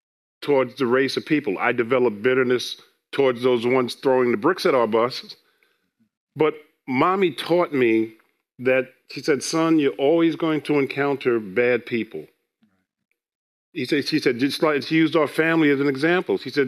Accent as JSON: {"language": "English", "town": "Queens", "region": "New York", "country": "United States", "tie": "born or raised there", "said": "I was born in South Ozone Park, Queens. Some call it Jamaica, Queens, but it's really South Ozone Park."}